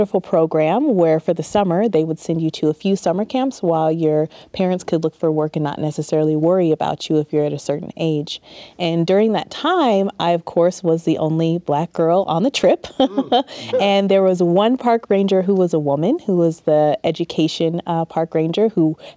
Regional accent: California, United States; So, as I said, both sides of my family are from Atlanta. My mom moved us out to California when I was very young, and we moved around

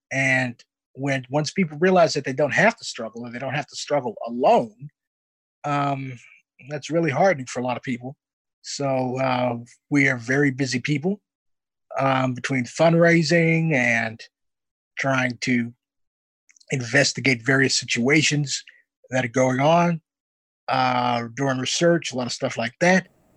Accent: St. Louis, Missouri, United States; Well, as you may well know, I'm from St. Louis, and the incident that politicized a lot of people here was the police murder of Michael Brown

